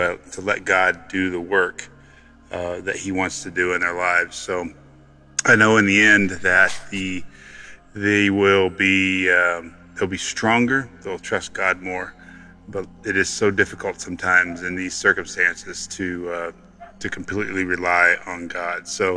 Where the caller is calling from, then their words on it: Colorado, United States; I'm calling from Colorado.